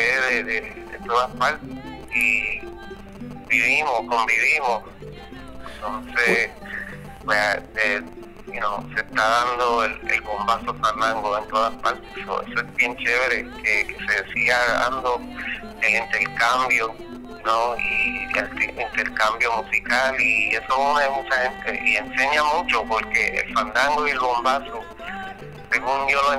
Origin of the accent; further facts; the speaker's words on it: Puerto Rico; Y así es en mi comunidad, pues soy puertorriqueño, boricua